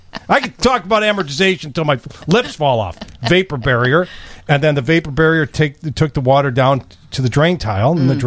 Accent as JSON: {"language": "English", "town": "Des Plaines", "region": "Illinois", "country": "United States", "tie": "born or raised there", "said": "Thank God I grew up in Des Plaines."}